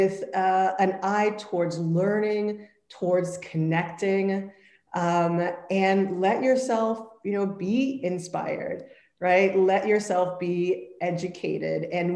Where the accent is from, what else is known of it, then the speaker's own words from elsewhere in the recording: Nigeria; You know, as an African, as a Nigerian, you know, for me, I felt a very strong connection